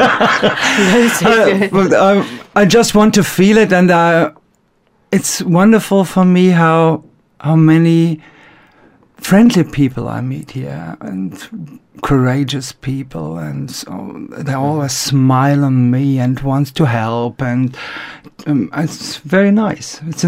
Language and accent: English; North Rhine-Westphalia, Germany; I come from Germany, from near Cologne